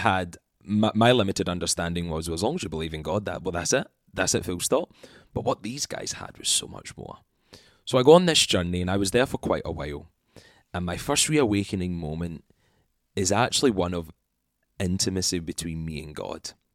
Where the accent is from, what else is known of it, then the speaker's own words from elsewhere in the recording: Scotland, United Kingdom; So hello everyone. … I am from Scotland